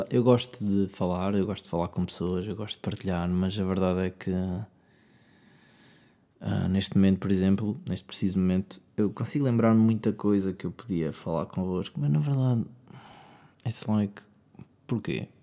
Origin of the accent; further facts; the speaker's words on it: Coimbra, Centre, Portugal; eu não sou de Coimbra. Quer dizer, mais ou menos. Eu nasci em Coimbra, sou da minha idade. Vivo em Coimbra. Se calhar sou de Coimbra, não é?